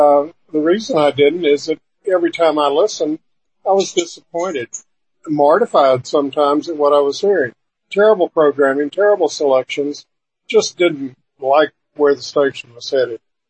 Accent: Liberty, Texas, United States; from Liberty.

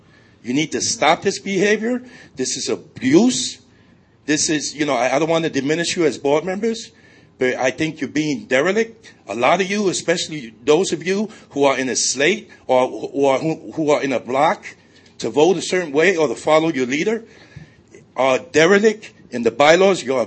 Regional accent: Los Angeles, California, United States; I'm from Los Angeles, and I know Grace pretty well.

